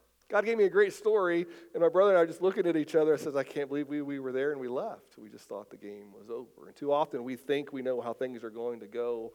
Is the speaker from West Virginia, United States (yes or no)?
yes; West Virginia, United States; I grew up in West Virginia, so we were West Virginia Mountaineer fans